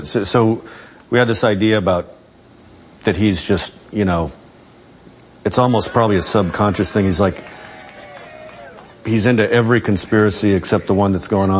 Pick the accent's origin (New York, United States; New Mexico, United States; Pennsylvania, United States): New Mexico, United States; Albuquerque; I grew up in Albuquerque, New Mexico, which definitely influenced a lot of what